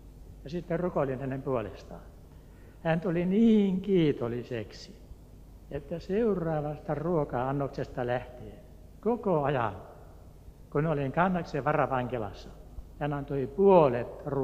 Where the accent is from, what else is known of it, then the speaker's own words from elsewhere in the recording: Turku, Southwest Finland, Finland; Minä olen Turusta.